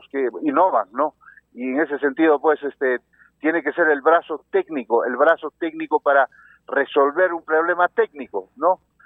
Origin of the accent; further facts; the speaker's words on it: Puno, Peru; me traen a Puno, mi tierra natal